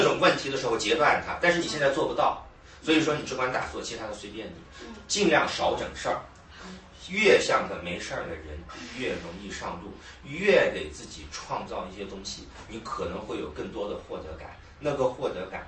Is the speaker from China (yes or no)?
no; United States; 我是从小在国外长大的，我是在美国，我五年级就出国，我是天主教的